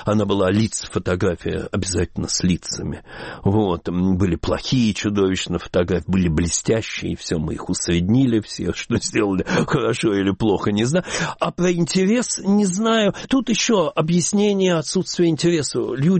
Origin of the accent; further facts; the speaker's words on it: Moscow, Russia; Я, как любой москвич, ну что для меня Санкт-Петербург?